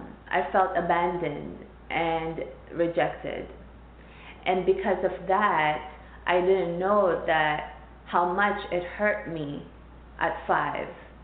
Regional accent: Philippines; I grew up in the Philippines without my mom and without my stepdad and without my biological father. My grandparents raised me and my youngest aunt raised me.

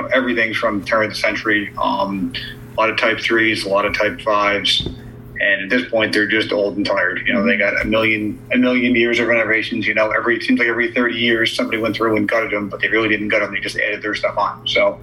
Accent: New York, United States; I work in Albany, New York, and I'm from the Capital Region here in New York. Grew up like 20 minutes outside of town.

